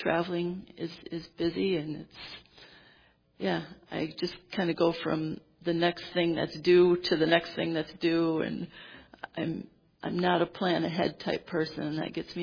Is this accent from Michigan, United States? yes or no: yes; Grand Rapids, Michigan, United States; I'm from Grand Rapids, Michigan now, and that's where I grew up too.